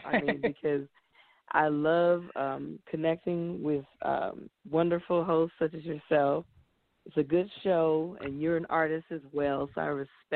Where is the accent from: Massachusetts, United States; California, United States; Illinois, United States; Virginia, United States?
California, United States; Los Angeles; Yes, I grew up in California, and my mom is from Yazoo City, Mississippi, and my dad's from Texas. So I have country roots, but I'm an LA girl all the way.